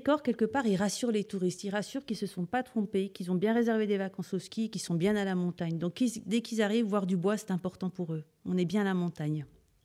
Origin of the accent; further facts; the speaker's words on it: Paris, Île-de-France, France; je suis originaire de Paris, côté dépaysement, on ne peut pas faire beaucoup mieux, se retrouver devant des massifs tout blancs